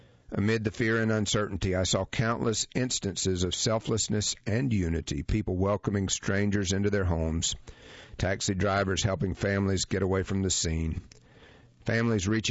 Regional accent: Pittsburgh, Pennsylvania, United States; Fred Rogers was from Pittsburgh, my hometown

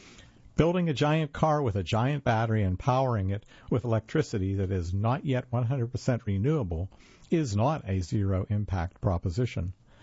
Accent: Oregon, United States; including the Fun Utility Vehicle, assembled in my home state of Oregon.

